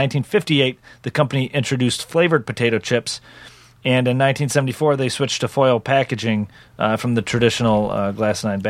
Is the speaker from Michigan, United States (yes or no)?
yes; Bay City, Michigan, United States; Because I'm from Michigan and we used to have like the Andy Capps. Yeah. It reminds me of like there was a small, in my town, Bay City, Michigan, there was a chip company called Made Right.